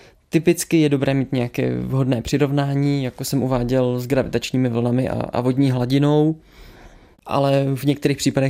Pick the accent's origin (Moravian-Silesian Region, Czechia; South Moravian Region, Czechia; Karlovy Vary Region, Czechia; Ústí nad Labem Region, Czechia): Ústí nad Labem Region, Czechia; Já jsem vyrůstal nedaleko Mostu na vesnici, kde to není zas tak hrozný s tím světelným znečištěním